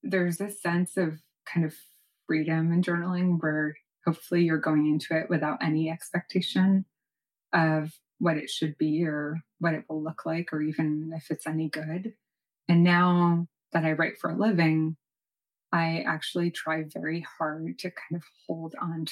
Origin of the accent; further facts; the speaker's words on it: New York City, New York, United States; born there; So my father is Tunisian. My mother is Swiss. I was born in New York City, and I have 3 passports